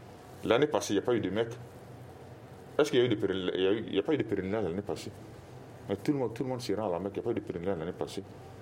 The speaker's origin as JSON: {"language": "French", "country": "Mali", "said": "je me dis, en tant que médecin et en tant que Malien, ces leaders religieux, j'ai beaucoup de respect envers eux"}